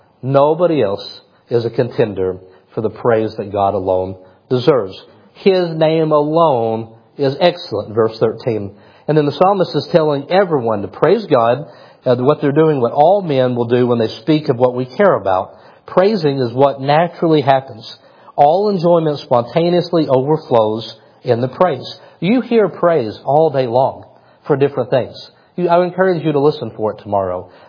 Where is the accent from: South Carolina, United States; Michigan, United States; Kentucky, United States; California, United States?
Kentucky, United States; I'm like, I'm from Kentucky. I don't want to drive another hour to see trees.